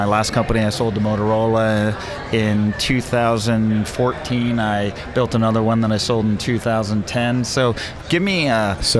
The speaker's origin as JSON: {"language": "English", "town": "New York City", "region": "New York", "country": "United States", "tie": "born or raised there", "moved": "as an adult", "lives_now": "Santa Barbara, United States", "said": "No, I was born and raised in New York City. Concrete kid in Manhattan."}